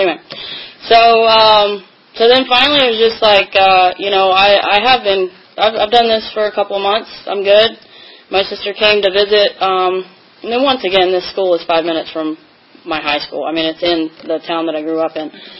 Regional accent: Tennessee, United States; moved away as an adult; my hometown, which I'm from Tennessee. I've only been in Virginia for a year now.

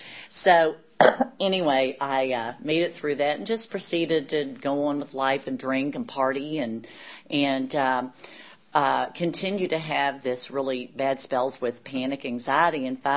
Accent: Kentucky, United States; also born or lived in Lexington, Kentucky / Richmond, Virginia; Again, I was from Kentucky.

